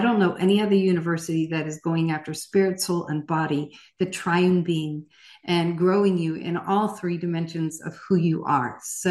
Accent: Georgia, United States; right near us, right in my hometown, right in outside of Atlanta.

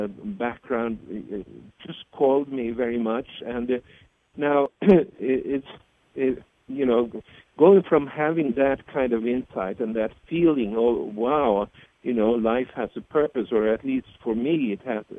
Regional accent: Stockholm, Stockholm County, Sweden; Well, I was born and raised in Stockholm in Sweden

